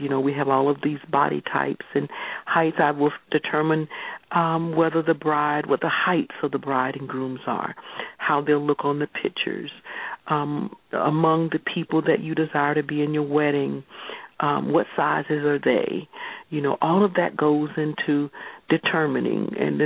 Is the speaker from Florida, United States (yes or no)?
yes; Jacksonville, Florida, United States; Oh, that's my hometown.